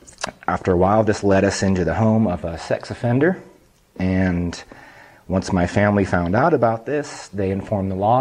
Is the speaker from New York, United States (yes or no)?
no; California, United States; I am from Northern California, from Humboldt County specifically. I grew up very sheltered in the woods, about an hour from the nearest town.